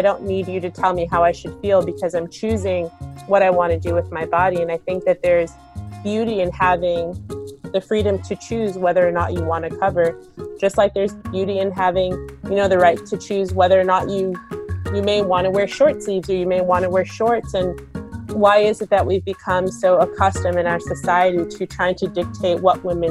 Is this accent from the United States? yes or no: yes; Maplewood, United States; So we moved to Maplewood when I was super young, and growing up as a kid who, you know, observed hijab from the age of 12 and being one of the only Muslim families, I always felt like a sense of belonging in our town.